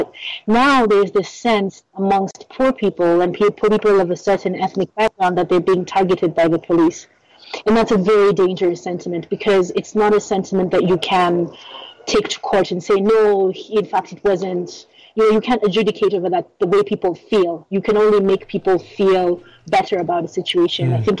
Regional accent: Kenya; I, as a Kenyan

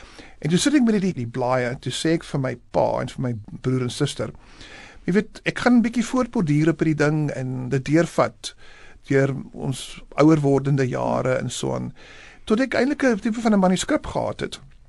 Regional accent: Bellville, Western Cape, South Africa; now in London, United Kingdom; Hoe ek groot geword het in Bellville

